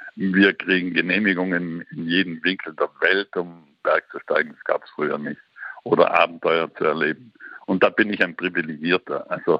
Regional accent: Trentino-Alto Adige, Italy; ich bin ja in Südtirol im Füllnestal aufgewachsen, in einem tiefen, düsteren, finsteren Tal.

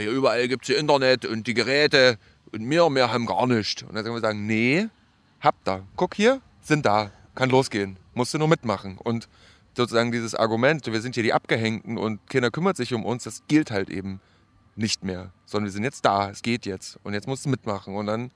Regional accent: Saxony, Germany; Wir sind nach Ostsachsen gegangen, weil wir da eigentlich herkommen. Also wir kommen eigentlich aus dem Landkreis Bautzen, sind da groß geworden, haben da so unsere Jugendjahre verbracht und eben Ende der 90er, Anfang der 2000er eben in die Welt ausgezogen.

